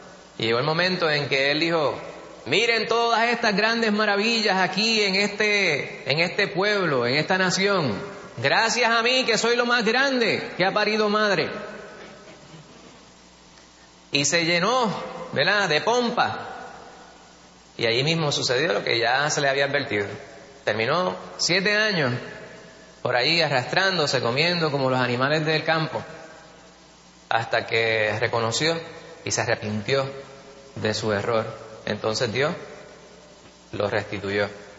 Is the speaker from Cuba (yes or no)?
no; New York, United States; born there; Aunque yo nací en Nueva York, nunca me he podido identificar con ese sitio.